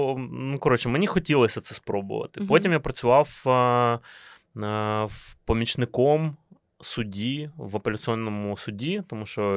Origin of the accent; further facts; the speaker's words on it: Kyiv, Ukraine; бо я як киянин, знаєш, для мене це не прям константа